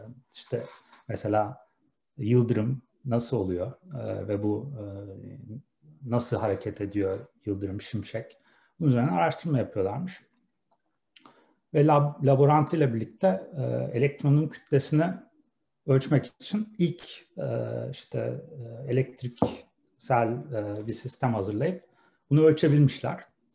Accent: İzmir, Turkey; moved away as an adult; now in Boston, United States; İzmir'de doğdum. İzmir'de liseyi, işte ilkokulu, liseyi okudum. Bornova Anadolu Lisesi'nden mezunum.

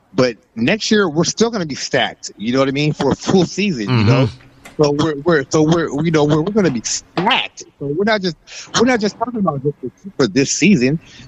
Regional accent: San Diego, California, United States; also born or lived in Baltimore; You know, I was actually born in Baltimore, you know what I mean? But I was raised in San Diego, you know.

